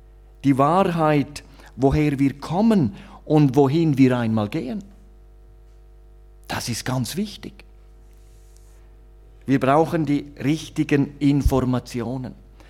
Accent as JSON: {"language": "German", "region": "Graubünden", "country": "Switzerland", "tie": "born or raised there", "said": "Ich bin ja in der Schweiz aufgewachsen, in einem sehr schönen Ort, Kanton Graubünden."}